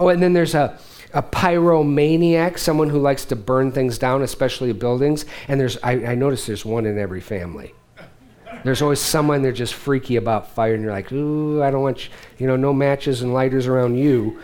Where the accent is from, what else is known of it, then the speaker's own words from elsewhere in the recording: Michigan, United States; We are Midwestern flatlanders, so we understood water. We're from the Great Lakes state, so water was never an issue.